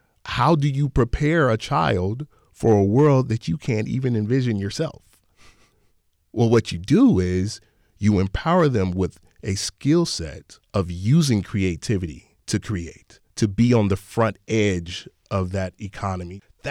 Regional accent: Dallas, Texas, United States; For me, growing up in Southern Dallas, there weren't a lot of programs just out and about that we could go to and find to have these really cool experiences.

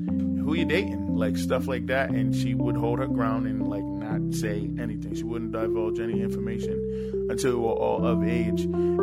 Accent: Providence, Rhode Island, United States; and I am from Providence, Rhode Island.

